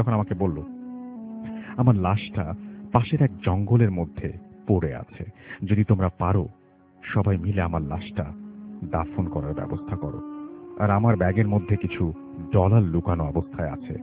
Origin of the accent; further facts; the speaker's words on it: Bangladesh; তাদের মধ্যে ছিল পাকিস্তানের, শ্রীলঙ্কান, ইন্ডিয়ান, এমনকি নেপালি, তার মধ্যে আমরা দুজন বাংলাদেশি।